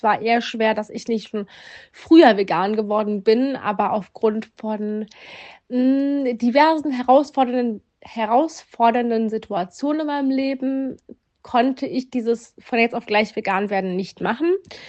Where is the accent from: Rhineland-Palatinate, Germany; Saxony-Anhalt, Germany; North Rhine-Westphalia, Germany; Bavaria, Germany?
North Rhine-Westphalia, Germany; born there; now in Berlin, Germany; ich wohne noch nicht schon immer in Berlin. Ich wohne seit 2016 in Berlin. Ich komme gebürtig aus der Eifel, aus NRW, Nähe Köln.